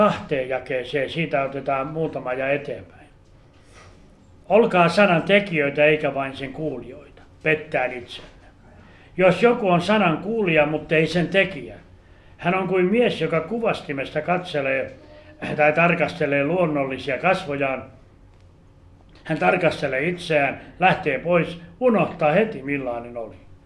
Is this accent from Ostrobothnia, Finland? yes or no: yes; Ostrobothnia, Finland; niin kuin meillä Pohjanmaalla sanotaan